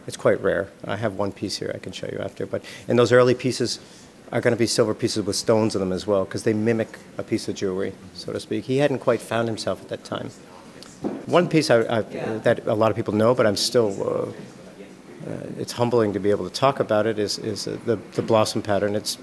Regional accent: Vermont, United States; moved away as an adult; now in Denmark; It actually began where I'm from Vermont originally

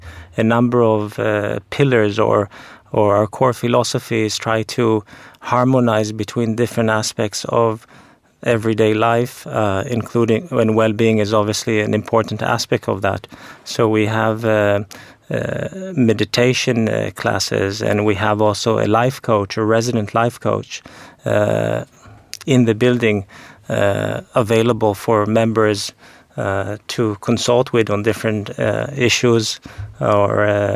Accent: Israel; also born or lived in London; I was born in London actually, but grew up in Israel

